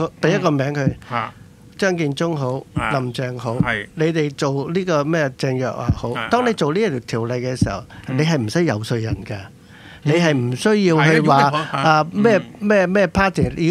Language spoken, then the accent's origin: Cantonese; China; 都是呢会在我们中国人的传统觉得呢